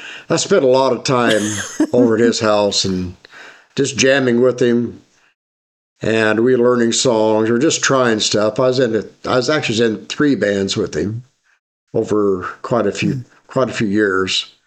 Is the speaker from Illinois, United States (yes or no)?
yes; Charleston, Illinois, United States; born there; Well, I was born in Charleston, Illinois. I still reside there.